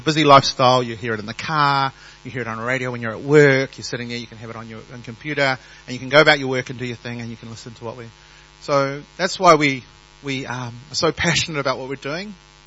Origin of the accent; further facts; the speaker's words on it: Samoa; first language Samoan; English is a second language; I'm Samoan. I'm a Samoan chief. I'm a Samoan Matai. And I speak Samoan. I was brought up in Samoa. I don't look it, but I am.